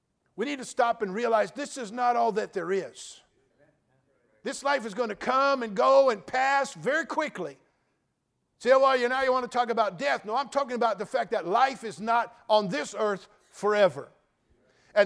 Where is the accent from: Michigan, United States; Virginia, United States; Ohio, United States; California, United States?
California, United States; Pittsburgh; I went back to my hometown to preach my nephew's funeral, Pittsburgh, California. And I thought, I'll drive around the old neighborhood and see the old places I used to live.